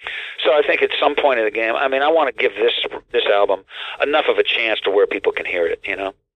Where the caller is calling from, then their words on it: San Jose, California, United States; I'm calling from San Jose, and I went out last night just to go to a movie, and it was like, wow, this feels like fall.